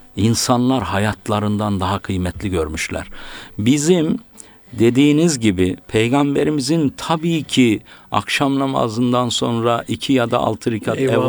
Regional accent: Tokat, Turkey; memleketim Tokat'ta ya.

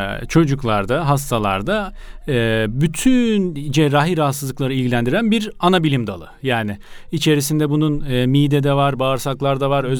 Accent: Hatay, Turkey; Memleketimiz Hatay.

